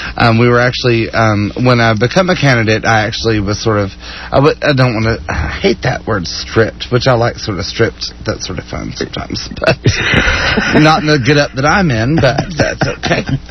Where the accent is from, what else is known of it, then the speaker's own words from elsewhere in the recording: Deer Park, Texas, United States; also born or lived in Jewett; No, I was actually born and raised in Jewett, Texas.